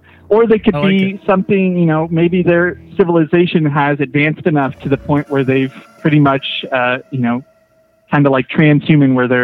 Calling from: Fortuna, California, United States; I'm calling from Northern California, Fortuna, land of the El Nasties.

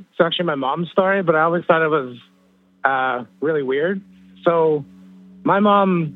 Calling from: Surrey, British Columbia, Canada; I'm calling from Surrey, BC, actually.

